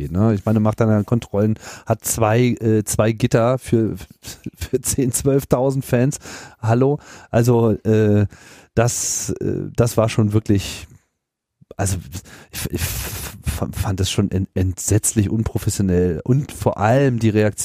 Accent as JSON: {"language": "German", "town": "Hanover", "region": "Lower Saxony", "country": "Germany", "tie": "born or raised there", "said": "schauen wir mal, wie es in Hannover läuft, in meiner alten Heimatstadt"}